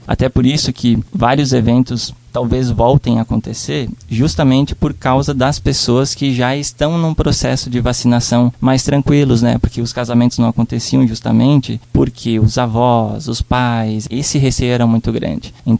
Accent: Guaporé, Rio Grande do Sul, Brazil; dizer que sou gaúcho, que sou de uma cidade chamada Guaporé, né?

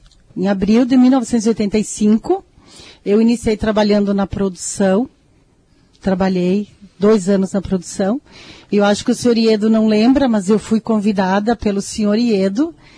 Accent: Gentil, Rio Grande do Sul, Brazil; Eu vim de Gentil, né? O meu pai foi, ele iniciou aqui, ele veio em 77.

